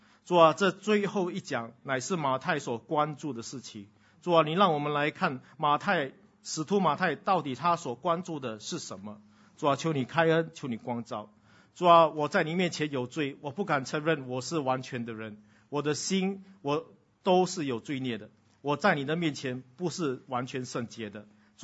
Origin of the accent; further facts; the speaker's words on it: Singapore; 因为我们新加坡人中文的水平蛮低的